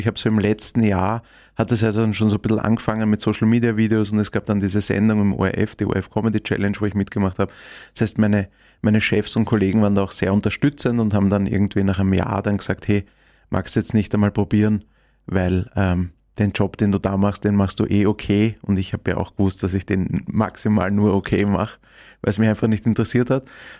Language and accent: German; Vienna, Austria; born or raised there